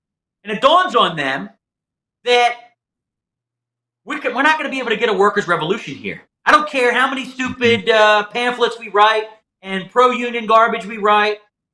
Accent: Philadelphia, Pennsylvania, United States; because I'm Irish Catholic from Philly, as you can tell by the way I'm talking with my hands

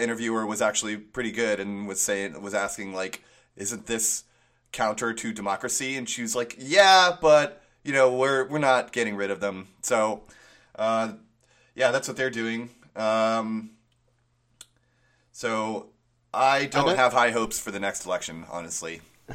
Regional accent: United States; many of which I don't even know because I'm American, so I'm going to use that as my excuse

